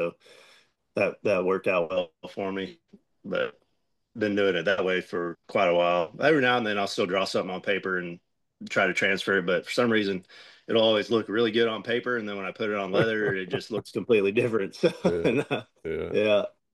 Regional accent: Oklahoma, United States; Oh, I don't know about the great part, but I am from Oklahoma.

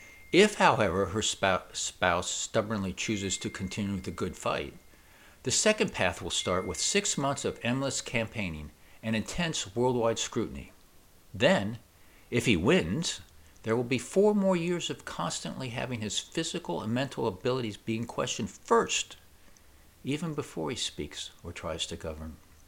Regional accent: Southlake, Texas, United States; The first MSPP podcast was about my hometown, Southlake, Texas

